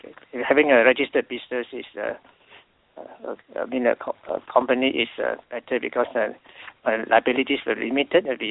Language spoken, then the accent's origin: English; Malaysia; now in Australia; I'm originally from Malaysia. And now I'm living in Australia. I came to Australia in 1990, but went back to Malaysia to work from 1997 to 2000